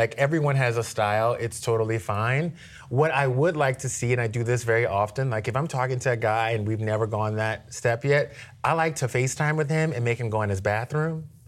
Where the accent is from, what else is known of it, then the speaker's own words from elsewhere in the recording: Philippines; I'm Filipino